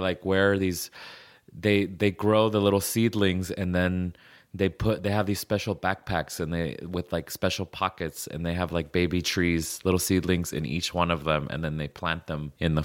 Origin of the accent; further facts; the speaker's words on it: Durango, Mexico; el alacrán, that's always my favorite because I'm from Durango